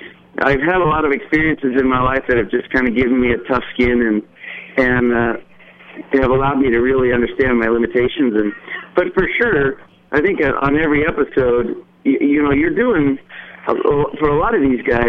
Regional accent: Spokane, Washington, United States; Well, I grew up in a little small town, and I still live here in Spokane, Wash

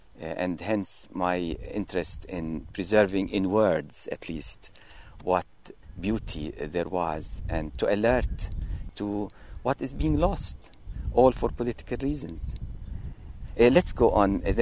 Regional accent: Ramallah, West Bank, Palestine; English is a second language; and I'm from Ramallah, and I'm an author and a lawyer.

